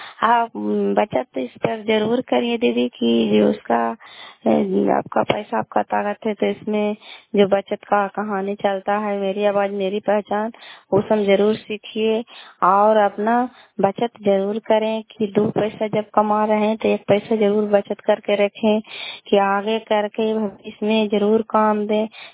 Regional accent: Kalyanpur, Bihar, India; घर कल्याणपुर वाली बेची पंचायत प्रखंड चंडी जिला नालंदा का निवासी हूँ।

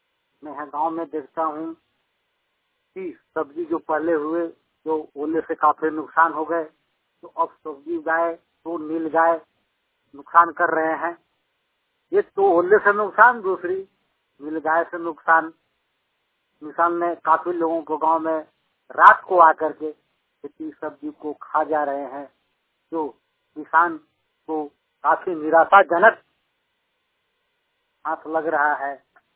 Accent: Palamu, Jharkhand, India; और हमारा झारखंड में दो तीन पॉजिटिव पाए गए हैं। रांची जिले में पलामू में हमारा कोई पॉजिटिव नहीं है, हमारा गांव में कोई नहीं है।

